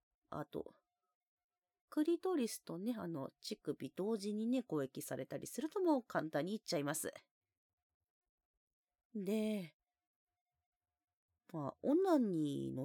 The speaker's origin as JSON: {"language": "Japanese", "region": "Hokkaido", "country": "Japan", "said": "出身地は北海道です。"}